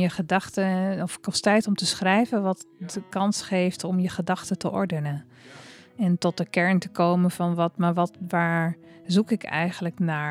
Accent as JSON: {"language": "Dutch", "country": "Netherlands", "said": "vergeet ook niet, we zijn Hollanders, hè?"}